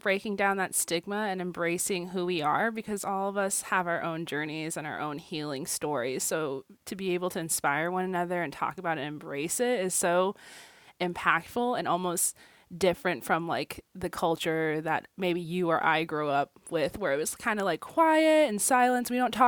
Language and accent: English; Fairbanks, Alaska, United States; I was born and raised on the Lower Tanana Diné lands in Fairbanks, Alaska.